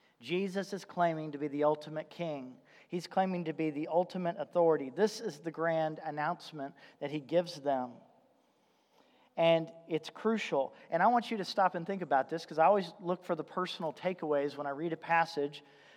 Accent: Indiana, United States; I grew up in Indiana, which is, I guess, the belt buckle of the Bible Belt, lots of churches, lots of influence of the church.

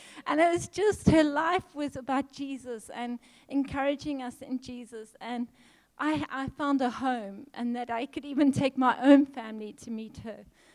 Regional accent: Zimbabwe; moved away as an adult; now in South Africa; So I was 18 and a half. I'd come to South Africa. I'm from Zimbabwe, and I came to study at P Technicon

